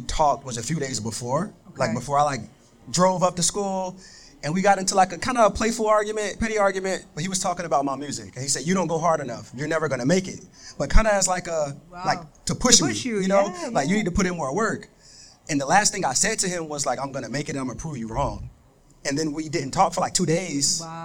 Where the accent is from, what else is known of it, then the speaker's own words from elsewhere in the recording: North Carolina, United States; Like, I'm from North Carolina. I flew up here just to be at the Digilog.